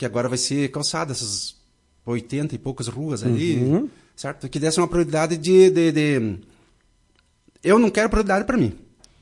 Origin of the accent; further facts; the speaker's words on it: Caseiros, Rio Grande do Sul, Brazil; Não, eu sou de Caseiros.